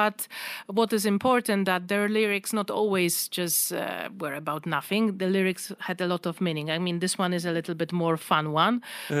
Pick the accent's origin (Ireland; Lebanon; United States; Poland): Poland; accent: Polish; English is a second language; Okay, they can notice my accent, but they're not going to really pinpoint your Polish.